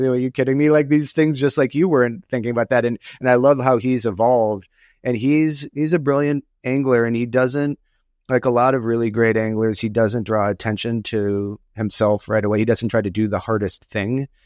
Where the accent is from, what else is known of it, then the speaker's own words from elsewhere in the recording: Minnesota, United States; I'm from Minnesota. I went smallmouth bass fishing in Wisconsin.